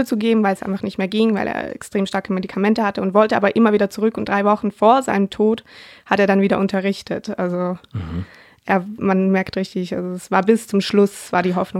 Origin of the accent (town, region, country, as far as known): Switzerland